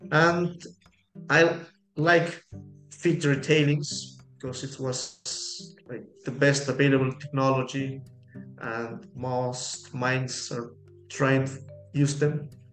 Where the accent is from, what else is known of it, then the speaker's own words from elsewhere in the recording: Cusco, Peru; English is a second language; Well, I'm from Peru and South America. Maybe you have heard about Machu Picchu. I was born in Cusco.